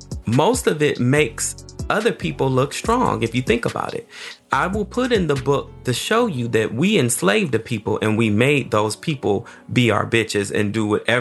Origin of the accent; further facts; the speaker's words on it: Michigan, United States; I grew up in Michigan, and to be honest, I didn't grow up around many Hispanic people.